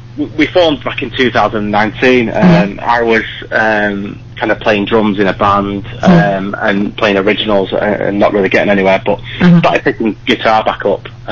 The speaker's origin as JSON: {"language": "English", "town": "Manchester", "region": "North West England", "country": "United Kingdom", "said": "So yeah, we're from Manchester, and it kind of sets us apart, I guess"}